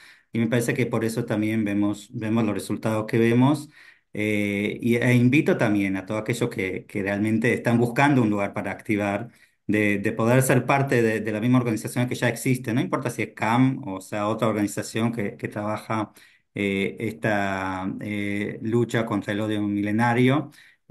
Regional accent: Israel; Yo soy israelí, nacido en Israel, que hasta que empecé a hacer diferentes misiones En Latinoamérica viví y conviví en Israel. Es más, mi última residencia era en Yafo, que es una ciudad mixta, ¿no? Israelí-árabe.

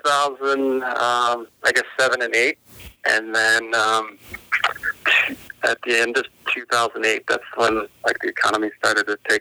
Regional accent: Chicago, Illinois, United States; like growing up in Chicago, Mid Ohio was close too

